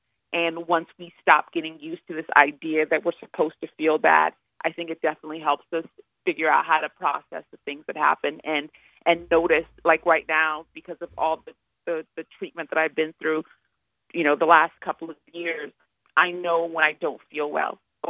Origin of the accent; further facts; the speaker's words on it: Nigeria; born there; I'm Nigerian by birth